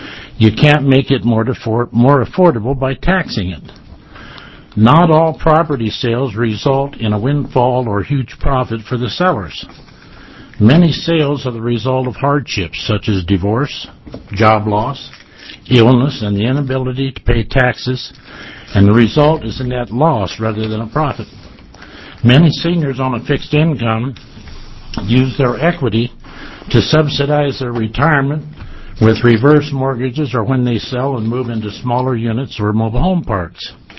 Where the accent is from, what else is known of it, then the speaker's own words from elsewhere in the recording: Ashland, Oregon, United States; I'm a realtor from Ashland, Oregon. I've been in the real estate business for 30 years.